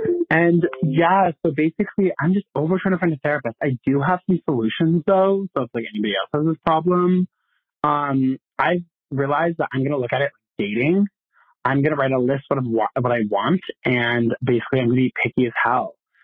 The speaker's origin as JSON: {"language": "English", "region": "New York", "country": "United States", "said": "I'm from Central New York."}